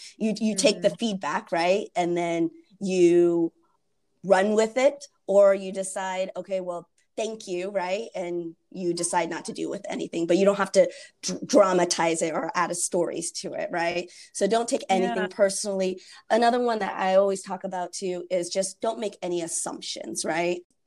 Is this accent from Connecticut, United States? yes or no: no; Seattle, Washington, United States; moved away as an adult; I grew up in Seattle, but that's what brought me to the Midwest, to Indianapolis.